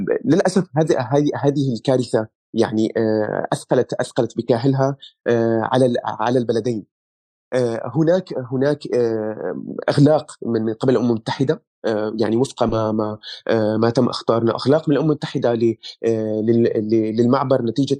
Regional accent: Syria; لسنا نحن كسوريين هم أول من يصيبهم زلزال على هذا الكوكب

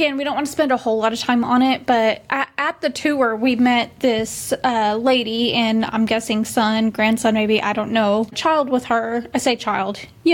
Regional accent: Oklahoma, United States; moved away; And I took Texas history, so when I came to Texas from Oklahoma, a lot of my history didn't count as a credit.

